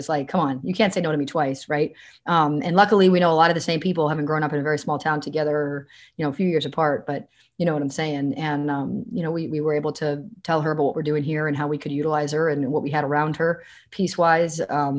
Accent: New Hampshire, United States; Well, come on, remember, I'm from New Hampshire. So I recruited, we're from the same town, very small town.

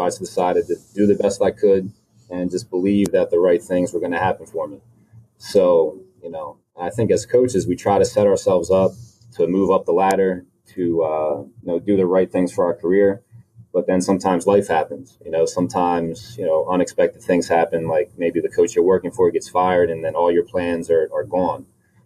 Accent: Pottstown, Pennsylvania, United States; My mother, I grew up in Pottstown, Pennsylvania, so it's not too far from where we live.

